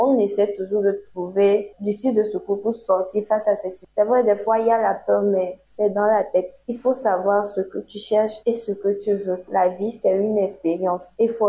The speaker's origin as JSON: {"language": "French", "town": "Accra", "region": "Greater Accra", "country": "Ghana", "tie": "born or raised there", "said": "Mon parcours, je suis née à Accra. J'ai fait mes études jusqu'à avoir le bac à Accra."}